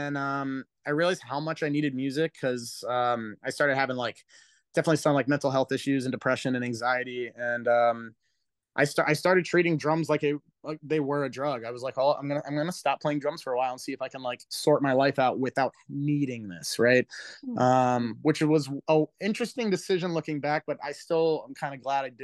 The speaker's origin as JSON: {"language": "English", "town": "Frederick", "region": "Maryland", "country": "United States", "tie": "born or raised there", "moved": "as an adult", "lives_now": "Albuquerque, United States", "said": "I grew up in Frederick, Maryland, and it was really rough. It was very hateful. A lot of hateful rednecks where I grew up"}